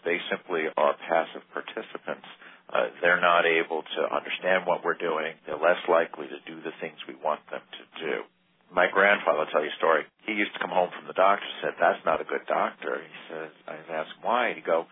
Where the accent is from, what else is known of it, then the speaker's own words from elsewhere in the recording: Saugerties, New York, United States; I'm a physician from Saugerties, New York, about 100 miles north of New York City.